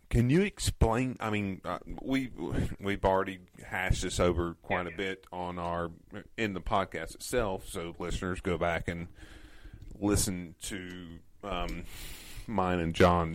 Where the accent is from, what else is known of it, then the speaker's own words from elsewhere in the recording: Florida, United States; considering that I grew up in Florida and am